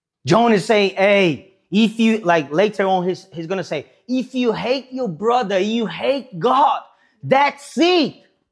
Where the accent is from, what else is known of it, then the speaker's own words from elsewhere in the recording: Brazil; English is a second language; now in London, United Kingdom; yeah, oh, yeah, yeah, I'm from Brazil. Yes. Obedience. I didn't know what I need to do here in London.